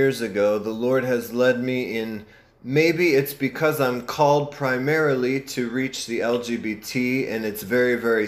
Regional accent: Pennsylvania, United States; I'm from Pennsylvania, so most of the folks are in Pennsylvania.

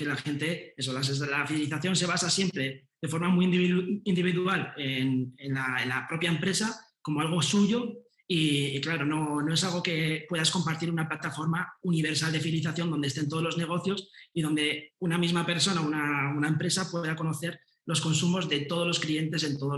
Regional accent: Pamplona, Navarre, Spain; yo soy de Pamplona y yo estudié marketing aquí en una escuela de negocios

